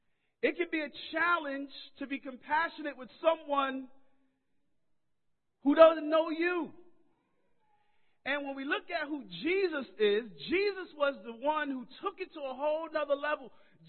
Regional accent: Brooklyn, New York, United States; You know, I grew up in Brooklyn, and we used to always call Long Island Strong Island.

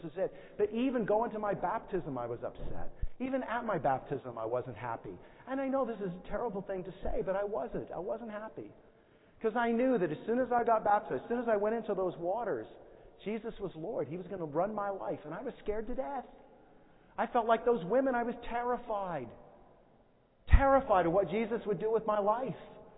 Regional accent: Great Falls, Montana, United States; I started a Bible talk in my hometown in Great Falls, Montana.

